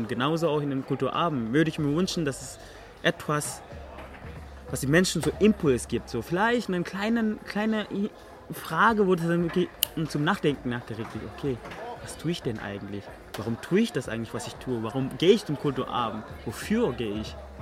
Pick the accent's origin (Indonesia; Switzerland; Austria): Indonesia; German is a second language; now in Germany; Ich komme tatsächlich ursprünglich aus Indonesien.